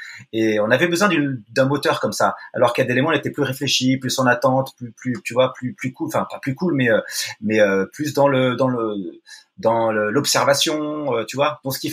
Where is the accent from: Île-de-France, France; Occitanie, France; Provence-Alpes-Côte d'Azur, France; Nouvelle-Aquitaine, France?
Île-de-France, France; Longjumeau; On est issu de Longjumeau, c'est une banlieue de Paris.